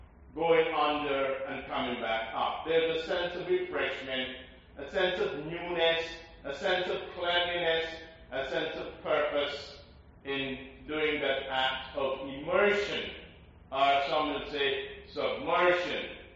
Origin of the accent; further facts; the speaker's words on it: Guyana; When I was in rice cultivation in my home country, Guyana, in South America, I grew up from age 10 until I went and beyond seminary planting rice.